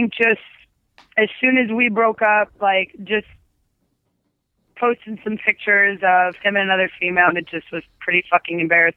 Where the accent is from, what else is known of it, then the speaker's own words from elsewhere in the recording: Cleveland, Ohio, United States; he knows I'm from Cleveland